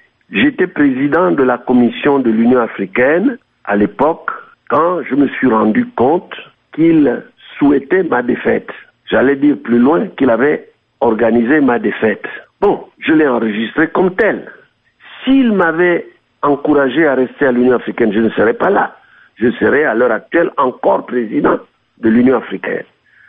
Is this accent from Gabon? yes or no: yes; Gabon; Mais ça n'existe plus, sauf chez nous, au Gabon.